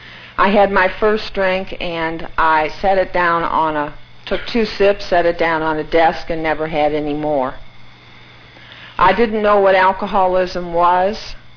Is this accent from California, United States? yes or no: no; St. Louis, Missouri, United States; born there; I'm not a native Kentuckian. I was born in St. Louis, Missouri, and I'm the youngest of three daughters.